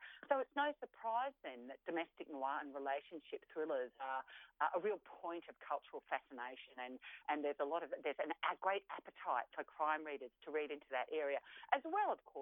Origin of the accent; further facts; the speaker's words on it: Gold Coast, Queensland, Australia; One thing I loved about growing up on the Gold Coast was there was a very wild element to it.